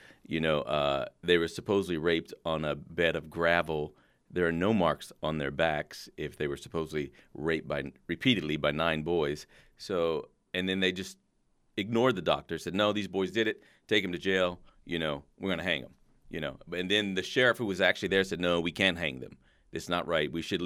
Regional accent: Kentucky, United States; Now, I grew up in Kentucky, so Southern people weren't so hard for me to create because I grew up around the farmers and, you know, the Southern boys, the good old boys.

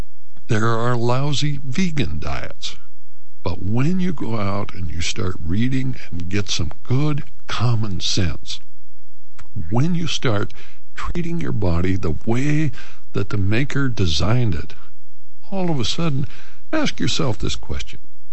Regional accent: Montana, United States; But, Mike, I was from Montana.

